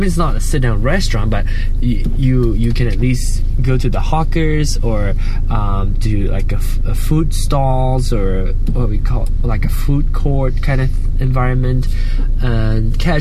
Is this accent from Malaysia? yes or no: yes; Penang, Malaysia; I'm from Penang, I grew up in Penang